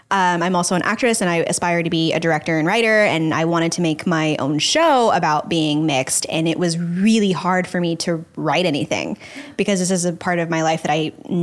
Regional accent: Dallas, Texas, United States; And I grew up in Dallas, Texas, which is a primarily white place to live in the particular city that I lived in.

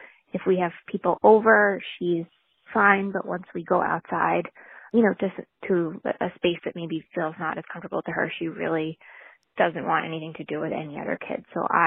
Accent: Long Island, New York, United States; I am from Long Island.

